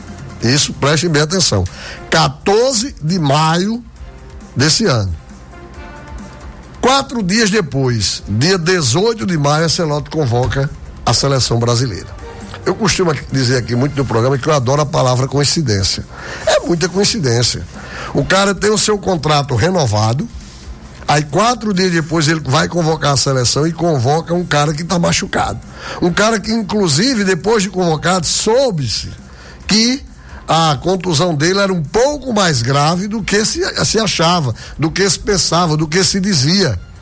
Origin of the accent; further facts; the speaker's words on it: Brazil; Então, assim, a gente torce porque somos brasileiros.